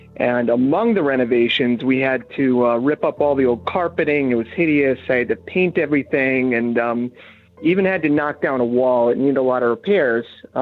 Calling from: Massachusetts, United States; I'm calling from Massachusetts.

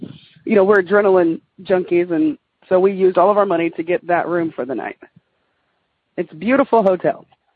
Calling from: Ward, Arkansas, United States; I'm calling from Ward, Arkansas. It's just a little bit north of Little Rock.

